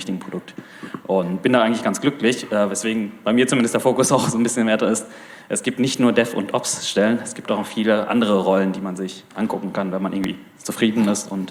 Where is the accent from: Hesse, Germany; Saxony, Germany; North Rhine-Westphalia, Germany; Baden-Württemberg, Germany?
North Rhine-Westphalia, Germany; Castrop-Rauxel; ich komme aus Castrop-Rauxel, das gibt's auch wirklich. Das ist lateinisch für Wanne-Eickel, sagt er dir immer. Für die, die nicht wissen, wo es ist, das ist im Ruhrpott, direkt neben Wanne-Eickel.